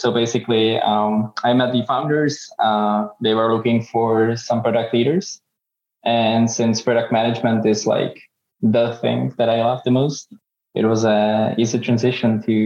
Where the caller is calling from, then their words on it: Prague, Czechia; Based in Prague, Czech Republic, yes.